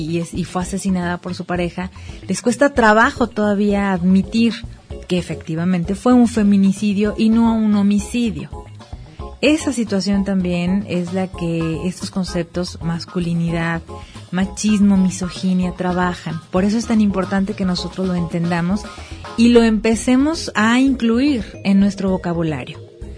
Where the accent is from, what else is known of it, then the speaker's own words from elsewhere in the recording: Mexico; cómo nos afecta a nosotros como sociedad mexicana